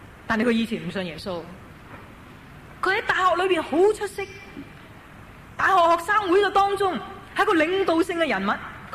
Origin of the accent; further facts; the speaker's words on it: Hong Kong; 咁我哋香港人咧就资讯爆炸嘅，好中意听呢啲资料嘅嘢